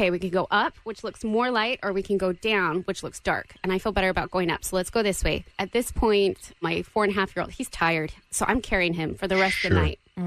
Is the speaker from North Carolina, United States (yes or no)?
no; California, United States; now in Connecticut, United States; Born and raised in California.